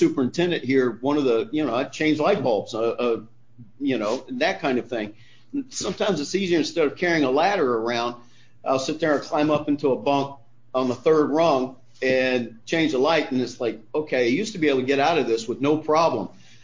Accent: Savannah, Georgia, United States; now in Buffalo, United States; I'm not originally from Buffalo. I'm a Savannah boy.

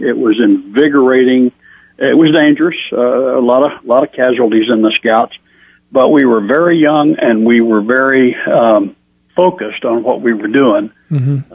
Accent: Arkansas, United States; I grew up in Arkansas. I was a hunter.

